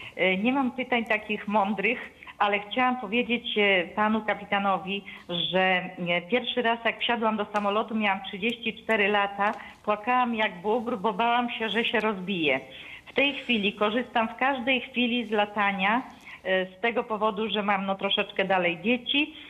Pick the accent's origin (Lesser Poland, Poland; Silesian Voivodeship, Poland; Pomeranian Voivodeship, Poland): Pomeranian Voivodeship, Poland; Gdańsk; now in Germany; z Niemiec, ale ja jestem właściwie z Gdańska.